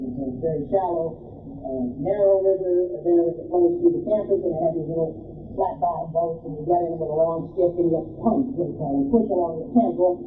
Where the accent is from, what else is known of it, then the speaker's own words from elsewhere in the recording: New England, United States; I come from New England, remember, and we're proof of that.